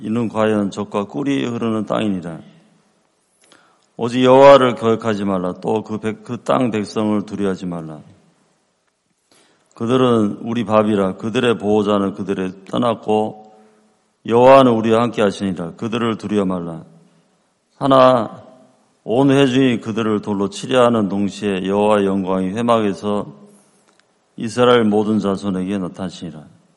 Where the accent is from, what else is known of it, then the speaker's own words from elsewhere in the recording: Chuncheon, Gangwon, South Korea; 그래서 춘천은 제가 태어난 곳이기도 하고 또 어릴 적에 제가 살아온 동네예요.